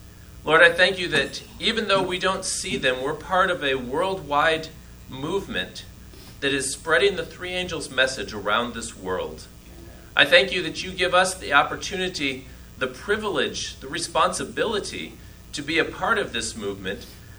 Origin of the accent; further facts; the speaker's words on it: Ohio, United States; now in Wisconsin, United States; The most obvious is I grew up in Northwest Ohio, so I'm not from Wisconsin. But I've lived in Wisconsin longer than I have Ohio at this point.